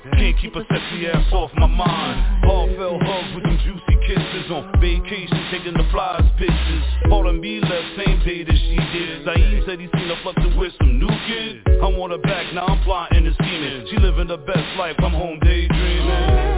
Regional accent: Staten Island, New York, United States; I'm from Stapleton, Staten Island.

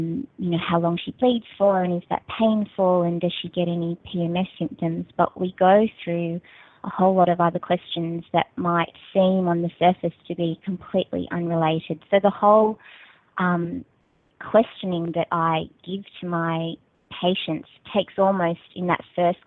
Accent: Australia; I'm Chinese Australian, so my mother's Chinese and my dad's English Australian

